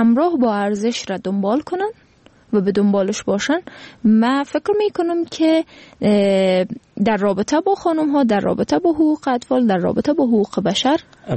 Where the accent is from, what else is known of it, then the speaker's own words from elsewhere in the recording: Afghanistan; به عنوان یک افغان